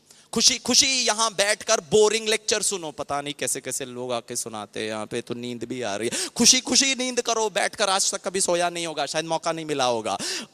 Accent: Mumbai, Maharashtra, India; मैं मुंबई से हूँ, मैं काफ़ी लोगों को काउंसिल करता हूँ.

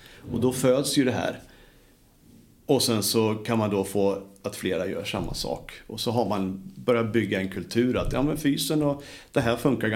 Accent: Sweden; moved away as an adult; när jag började hemma i Sverige, om man säger så, när jag började i USA så var det 98 då

